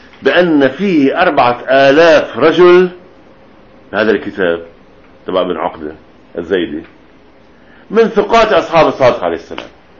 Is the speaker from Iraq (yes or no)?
no; Lebanon; هيدي لو عندنا بلبنان هلا كان اسمه حق مصاري